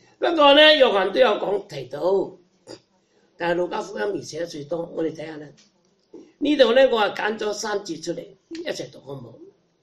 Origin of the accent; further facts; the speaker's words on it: China; 因为我们中国人将灵和魂混为一谈